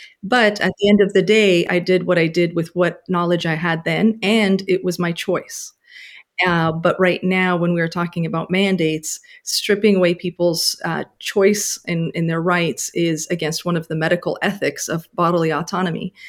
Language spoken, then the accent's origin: English; Canada; also born or lived in Poland; I was born in Poland and I was a little girl when we immigrated to Canada.